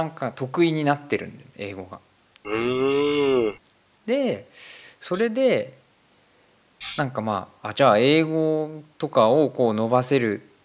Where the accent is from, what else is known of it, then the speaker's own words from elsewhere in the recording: Saitama, Japan; moved away as an adult; also born or lived in Chiba; now in Germany; ドイツ来るまで、まあ、あの埼玉のに生まれ育ってるから、